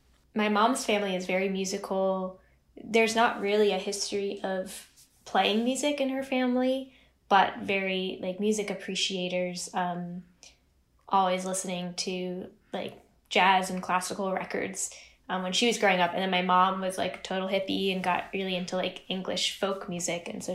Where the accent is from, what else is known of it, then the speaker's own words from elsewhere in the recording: Chico, California, United States; born there; And I was born in Chico, California, and my brother started taking lessons there, and there was a Texas style fiddle teacher.